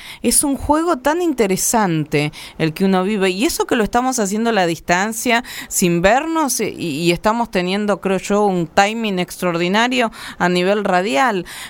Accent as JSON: {"language": "Spanish", "country": "Argentina", "said": "un profundo orgullo como argentina y a nivel nacional e internacional"}